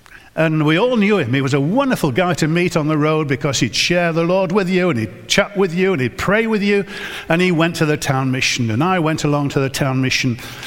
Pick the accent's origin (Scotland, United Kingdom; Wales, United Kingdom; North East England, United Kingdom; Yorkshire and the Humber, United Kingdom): Yorkshire and the Humber, United Kingdom; Harrogate; I was brought up in Harrogate in the church at St. John's in Bilton in Harrogate.